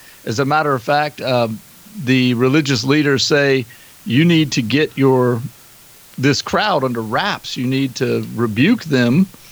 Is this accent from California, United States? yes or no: no; South Carolina, United States; I'm not even from here. I'm from South Carolina originally.